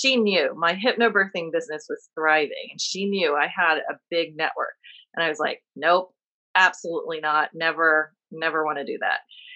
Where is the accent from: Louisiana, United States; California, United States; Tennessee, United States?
California, United States; also born or lived in New York / San Diego; So I was born in New York and then my parents moved out to California and I grew up in the Bay Area, went to school in San Diego and have been in the San Diego area since 1987.